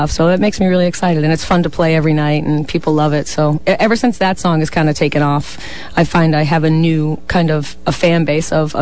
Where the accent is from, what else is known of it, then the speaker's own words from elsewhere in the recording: Boston, Massachusetts, United States; back in my hometown in Boston